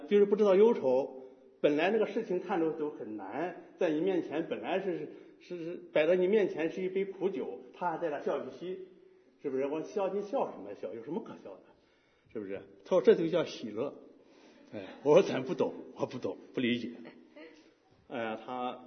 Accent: Henan, China; 还有原来我年轻时候回家乡，啊，我们家乡老家河南的那个地方

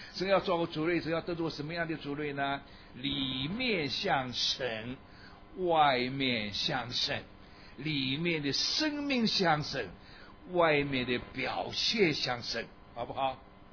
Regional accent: Shanghai, China; 我都住在中国就一直到我长大，我离开中国没有去过，我一直在上海长大，上海生的，上海长大的。我是原籍浙江人

